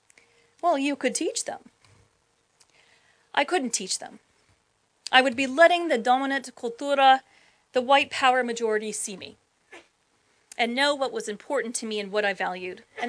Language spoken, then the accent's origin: English; California, United States; The myriad of skin tones that I grew up with in Southern California was gone.